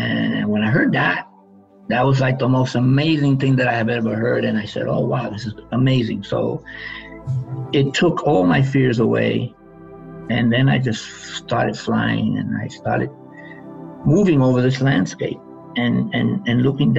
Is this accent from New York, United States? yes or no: yes; New York City, New York, United States; Now, I grew up in New York City, so that's to me quite striking